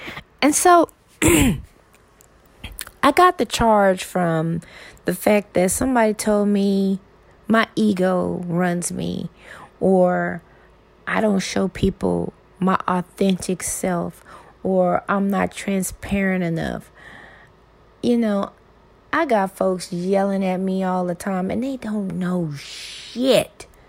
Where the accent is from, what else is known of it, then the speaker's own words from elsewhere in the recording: the South, United States; I'm from the South, and in the South, people frequently say, oh, bless your heart.